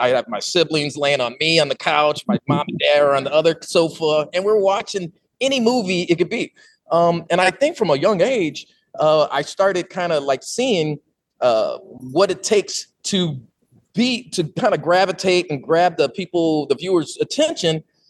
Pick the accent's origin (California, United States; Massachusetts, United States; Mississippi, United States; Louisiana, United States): California, United States; because I'm originally from the Bay, and that's where we were making all of our other films.